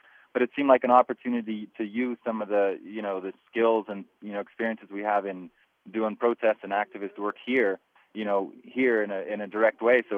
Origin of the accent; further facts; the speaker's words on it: Brooklyn, New York, United States; I'm from Brooklyn.